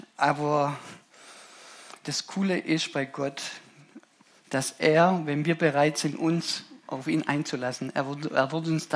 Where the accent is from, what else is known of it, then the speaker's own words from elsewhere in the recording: Germany; Deutschland war für mich immer so wie ein Gefängnis früher, wo ich aufgewachsen bin.